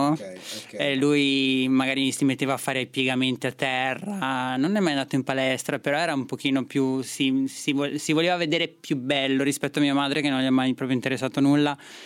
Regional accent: Trentino-Alto Adige, Italy; perché io sono nata e cresciuta in Trentino

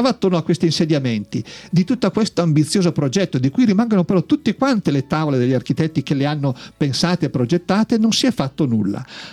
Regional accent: Cislago, Lombardy, Italy; io che vengo da Cislago e molte volte faccio il tratto dall'autostrada entrando a Turate

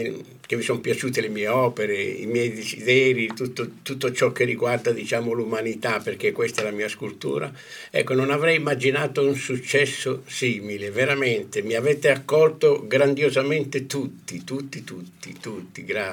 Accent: Apulia, Italy; born there; degli alberi del Salento, dove io sono nato, in provincia di Lecce

